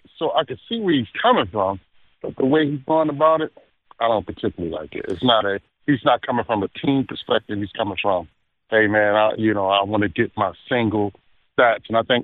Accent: Philadelphia, Pennsylvania, United States; Well, growing up in Philly, man, so we used to do the whole biker outfit.

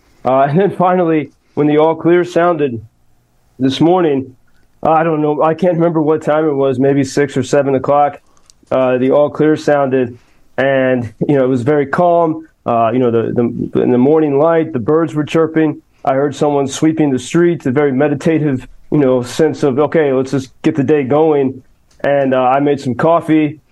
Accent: United States; I speak as an American who knows Washington all too well.

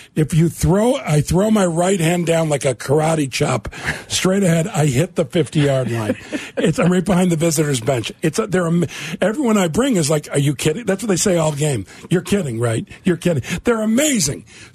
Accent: Chicago, Illinois, United States; that for me is being a Chicagoan.

